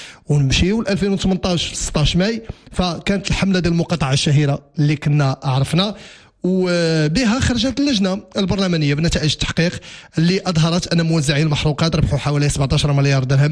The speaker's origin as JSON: {"language": "Arabic", "country": "Morocco", "said": "شيء طبيعي أن غادي يرتفع عندنا في المغرب."}